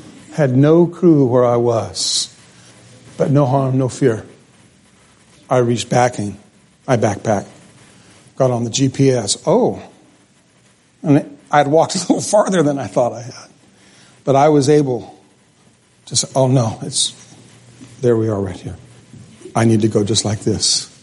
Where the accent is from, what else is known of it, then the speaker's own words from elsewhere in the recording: New Mexico, United States; Well, I'm from New Mexico, folks. That's desert country.